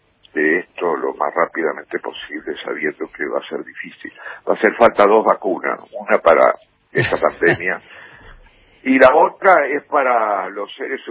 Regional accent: Seville, Andalusia, Spain; moved away; yo derramé algunas lágrimas escuchando la música de mi pueblo, claro, de Sevilla, exactamente.

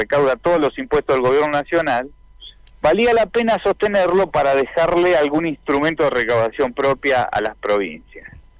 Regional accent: Argentina

